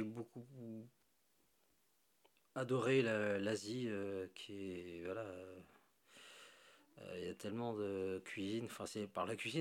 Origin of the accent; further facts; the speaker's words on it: Royan, Nouvelle-Aquitaine, France; also born or lived in Paris; Moi, au départ, en fait, je suis de Charente-Maritime, du côté de Royan. Et donc, j'ai passé toute mon enfance là-bas à apprendre la cuisine.